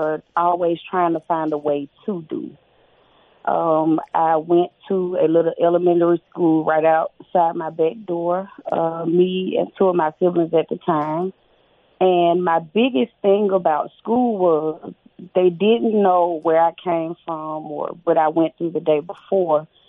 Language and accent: English; Birmingham, Alabama, United States; born there; Okay, so I was born in Birmingham, Alabama.